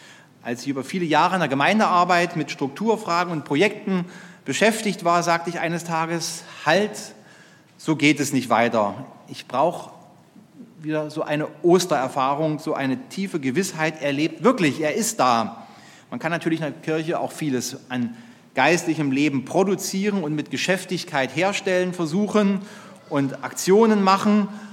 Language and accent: German; Schönebeck, Saxony-Anhalt, Germany; In meiner Heimat in Schönebeck